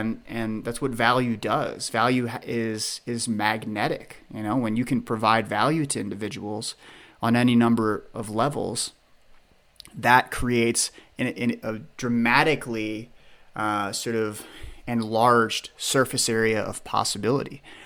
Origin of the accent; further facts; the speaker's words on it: Pennsylvania, United States; because I grew up in Pennsylvania. When I moved to Colorado, I knew a single individual